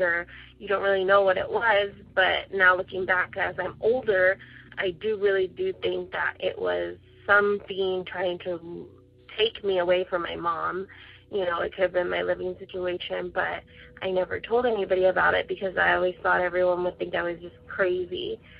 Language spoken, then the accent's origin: English; California, United States; I'm from California.